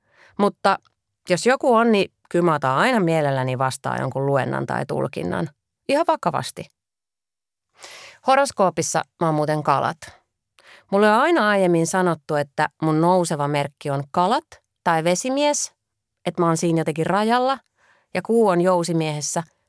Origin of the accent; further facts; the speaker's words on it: Imatra, South Karelia, Finland; Meillä Imatralla muuten siihen aikaan puhuttiin uskoon tulemisesta poksahtamisena.